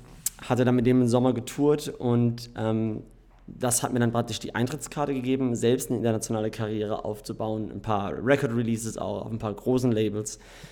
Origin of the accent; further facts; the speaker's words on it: Karlsruhe, Baden-Württemberg, Germany; now in Dubai, United Arab Emirates; Karlsruhe.